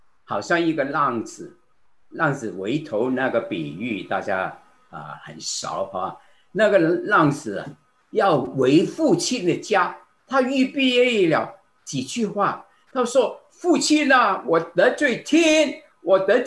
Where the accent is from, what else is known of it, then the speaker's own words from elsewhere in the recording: Guangdong, China; 我们广东人有一句话说